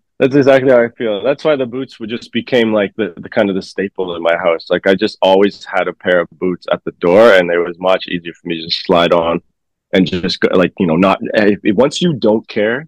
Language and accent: English; Calgary, Alberta, Canada; I grew up in Calgary for a little time